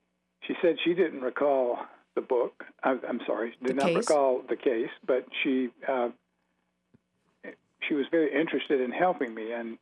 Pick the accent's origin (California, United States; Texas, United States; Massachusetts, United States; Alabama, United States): Alabama, United States; Montgomery; When I was growing up in Montgomery, Alabama, which is the town we had to move to after my father's law practice and enterprise dried up